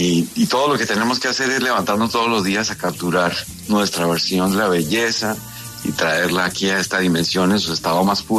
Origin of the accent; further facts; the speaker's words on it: Colombia; Yo siempre digo que nosotros tenemos como colombianos una misión